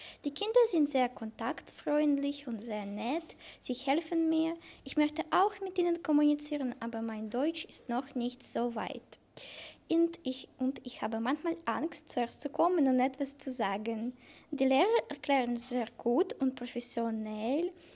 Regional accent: Grodno, Grodno Region, Belarus; German is a second language; now in Germany; Also, ich komme aus Weißrussland, aus Grodno.

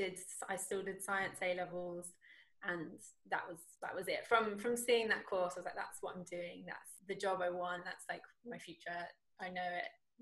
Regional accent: South East England, United Kingdom; I grew up in the New Forest, like near Southampton, and it wasn't available there.

